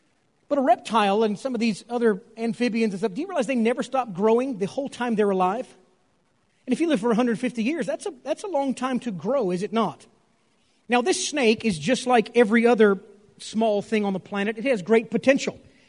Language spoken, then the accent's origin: English; Louisiana, United States; I'm from Louisiana, and I go deer hunting all the time when I was there.